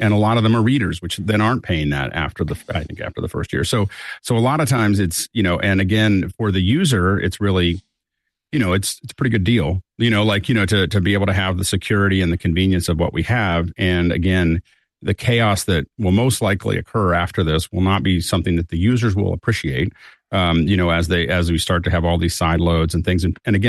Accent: United States; And as an American, I don't have to.

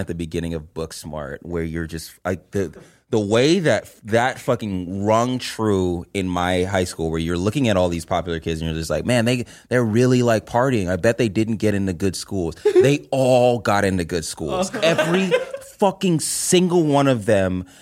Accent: California, United States; It was outside. Of course, I'm from California.

